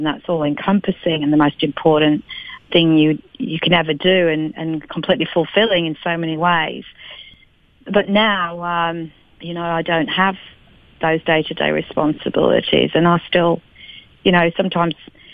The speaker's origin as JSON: {"language": "English", "country": "Australia", "said": "Well, being Australian of the Year, I mean, it's, you know, when you consider that out of, what, a population of 23 million people"}